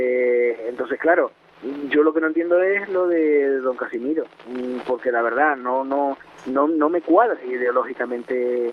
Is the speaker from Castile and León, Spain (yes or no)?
no; Canary Islands, Spain; yo me considero nacionalista canario